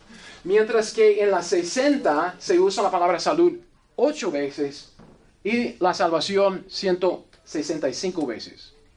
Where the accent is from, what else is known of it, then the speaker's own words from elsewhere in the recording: United States; Spanish is a second language; Yo como gringo, ni papa, man.